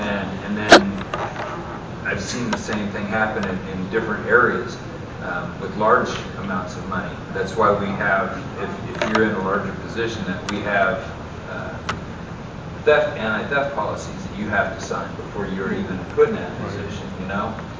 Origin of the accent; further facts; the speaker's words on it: Las Vegas, Nevada, United States; because I'm from Vegas